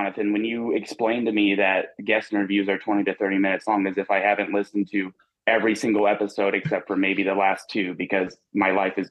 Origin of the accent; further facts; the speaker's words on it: St. Pierre, Indiana, United States; Which is not far from my hometown, which is a very, very small hometown. I don't really care. Like, come find St. Pierre, Indiana, if you have nothing better to do. I don't live there anymore, so whatever. But yeah, that's where I'm from.